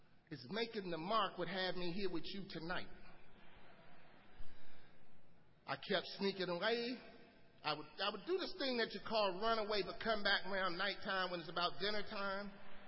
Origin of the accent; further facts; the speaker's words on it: Manhattan, New York, United States; born there; So I was born in New York. I was born in Manhattan, around about Harlem area.